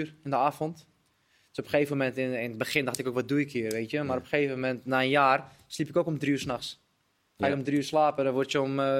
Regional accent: Netherlands; born there; Ik ben in Nederland geboren, ik speel in Nederland.

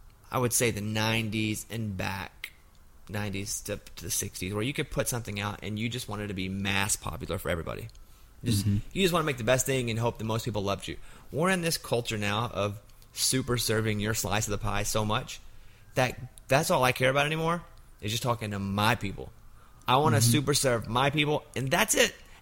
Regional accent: Arkansas, United States; And two, I'm from Arkansas.

